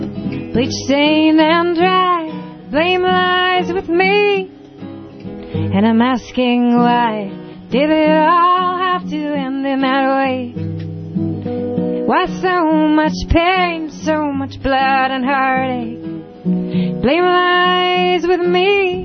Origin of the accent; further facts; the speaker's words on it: Chicago, Illinois, United States; also born or lived in Oregon; now in Santa Cruz, United States; Well, I am originally from Chicago. I moved to Oregon. I was there for almost 5 years. And I just went home to Chicago for a little while, and now I'm here in Santa Cruz.